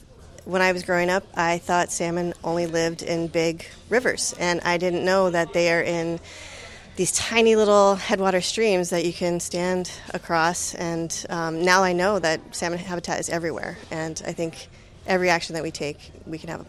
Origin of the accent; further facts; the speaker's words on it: Alaska, United States; Well, I grew up in the Southern Kenai Peninsula, grew up catching kings, you know, every summer